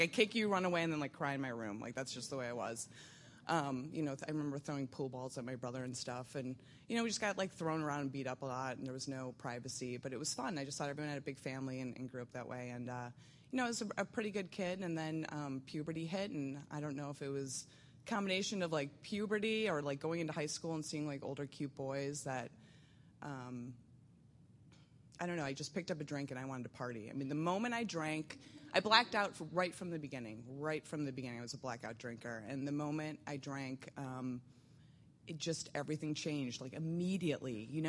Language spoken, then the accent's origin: English; Milwaukee, Wisconsin, United States; born there; But I was born in Milwaukee, Wisconsin, and I am the second youngest of 8 kids.